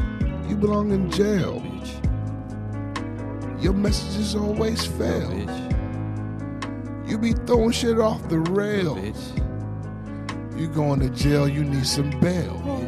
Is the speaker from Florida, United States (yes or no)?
yes; Miami, Florida, United States; My favorite team is anything from Miami. I'm from Miami, so I like the Miami Hurricanes.